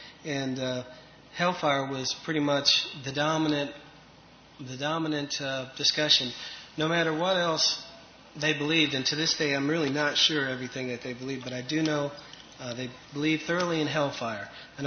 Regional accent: Braidwood, Illinois, United States; raised not too far from here. In a little town called Braidwood, about 50 or 60 miles south.

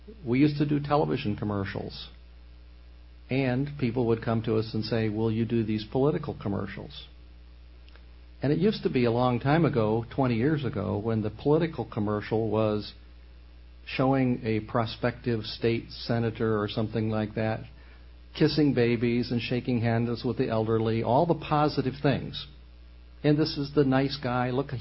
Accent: Columbus, Ohio, United States; I'm from Columbus, Ohio, where I understand there's a football team

